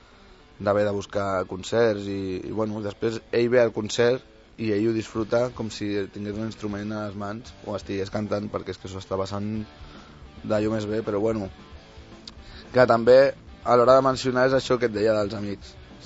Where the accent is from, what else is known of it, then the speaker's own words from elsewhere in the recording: Sant Cugat del Vallès, Catalonia, Spain; som de Sant Cugat tots d'aquí de tota la vida.